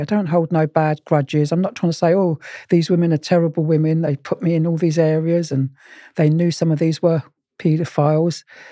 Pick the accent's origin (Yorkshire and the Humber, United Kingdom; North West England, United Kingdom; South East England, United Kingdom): South East England, United Kingdom; Tunbridge Wells; born there; I was born in Tunbridge Wells in a baby unit for children that were having mums that were single in the 50s. I'm a GI baby, which is a government issue. My dad was an American GI. So I was up for adoption in Tunbridge Wells.